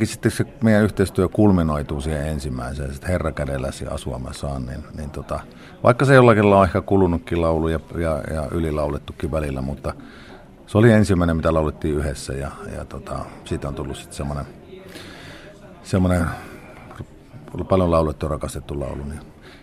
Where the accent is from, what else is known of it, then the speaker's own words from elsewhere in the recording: Jyväskylä, Central Finland, Finland; moved away as an adult; now in Helsinki, Finland; minä muutin opiskelemaan Jyväskylästä Helsinkiin